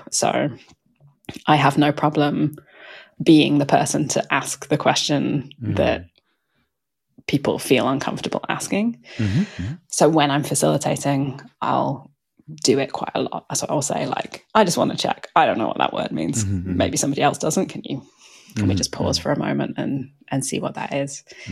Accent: United Kingdom; I'm a Brit, so I'm very used to using very flowery language

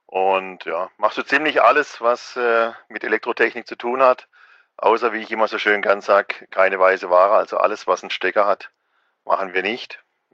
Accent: Freiburg, Baden-Württemberg, Germany; bei uns in Freiburg

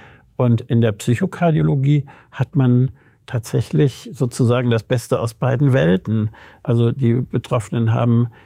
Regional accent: Rhineland, Germany; ich bin Rheinländer, ne, den Menschen über die Paragraphen zu stellen.

